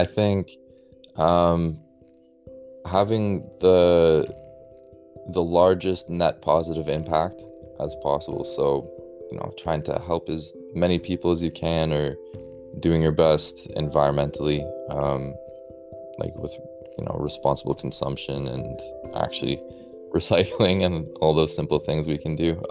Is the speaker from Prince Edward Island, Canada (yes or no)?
no; Stouffville, Ontario, Canada; also born or lived in Vancouver, Canada; So I'm from Stouffville, Ontario, which is a little bit north of Toronto, Ontario, and I grew up in this area. I went to Peterborough to do my psych degree at Trent University and then moved to Vancouver to do my master's after that.